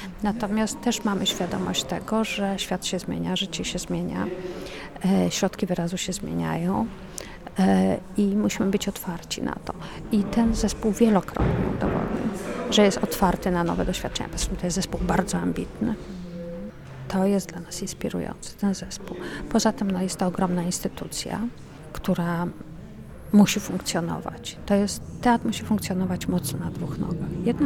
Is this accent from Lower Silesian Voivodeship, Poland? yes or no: yes; Wrocław, Lower Silesian Voivodeship, Poland; Dodatkowo obydwoje jesteśmy z Wrocławia